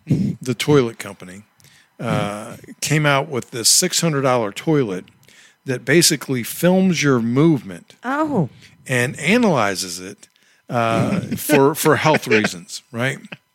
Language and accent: English; Maryland, United States; I was born in Maryland.